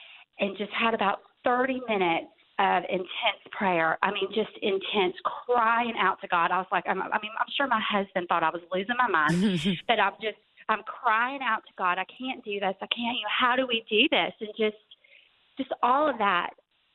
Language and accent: English; Georgia, United States; But what I want to tell you is that we were on our way back home to Georgia. I'm from Georgia, and we were on our way back home so that we could have her service.